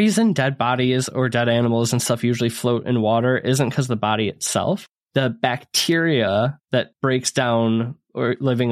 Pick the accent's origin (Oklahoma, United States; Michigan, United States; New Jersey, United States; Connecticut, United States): Michigan, United States; We're from Michigan. We're obviously the greatest state on earth, surrounded by the Great Lakes.